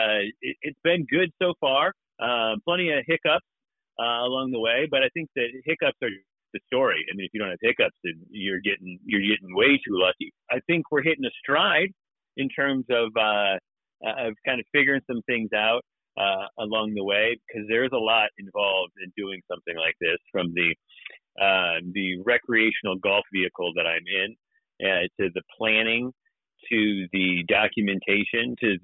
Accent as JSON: {"language": "English", "region": "Indiana", "country": "United States", "tie": "born or raised there", "said": "Originally, I was born in Indiana. So I grew up as an Indiana kid"}